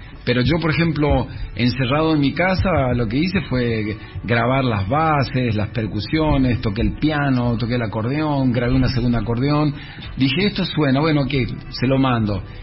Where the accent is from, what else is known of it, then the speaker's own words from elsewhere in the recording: Misiones, Argentina; Yo no me siento ucraniano para nada, yo me siento argentino 100% de la tierra colorada